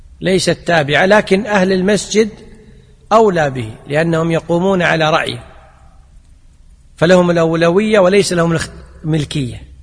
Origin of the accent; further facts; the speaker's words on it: Kuwait; ذلك العامة عندنا بالكويت شي يقولون